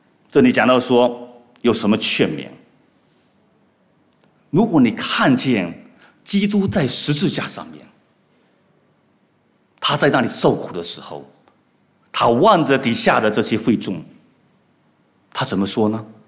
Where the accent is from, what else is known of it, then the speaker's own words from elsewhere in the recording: China; 我们从中国过来的，应该来说我可能经历还不是很多